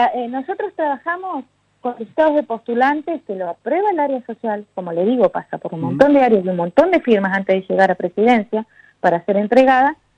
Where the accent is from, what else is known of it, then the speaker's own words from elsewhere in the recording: Tierra del Fuego, Argentina; A ver, yo soy fueguina